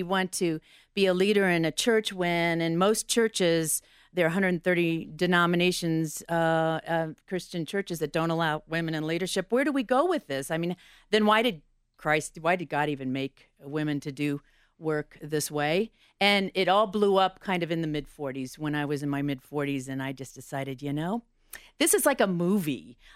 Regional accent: St. Louis, Missouri, United States; Yes, I was raised in St. Louis, and I was raised as a Presbyterian.

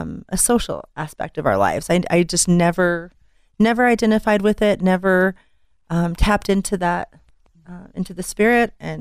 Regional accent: Denver, Colorado, United States; I grew up in Denver. I'm a native. I'm a Colorado native. Family roots here. Both of my parents were natives.

